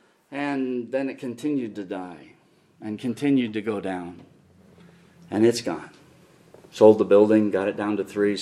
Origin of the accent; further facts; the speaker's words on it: Cody, Wyoming, United States; I grew up in Cody, and in 1972, Grace Baptist Church started. When I left in 1981 to go finish my education